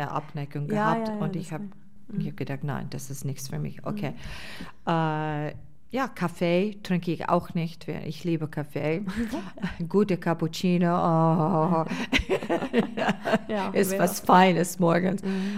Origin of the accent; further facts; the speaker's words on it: Boston, Massachusetts, United States; Ich habe sehr schöne Erinnerungen von den USA, also von Boston, wo ich aufgewachsen bin, sehr warme Erinnerungen.